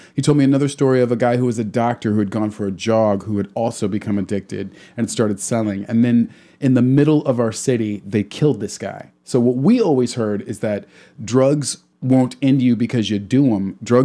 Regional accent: Missouri, United States; You know, I'm from Missouri, and the drug laws there are incredibly strong.

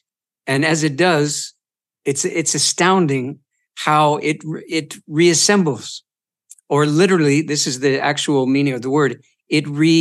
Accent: Ontario, Canada; also born or lived in Boston, United States; No, I'm Easterner. So Eastern Ontario, around the Great Lakes Basin.

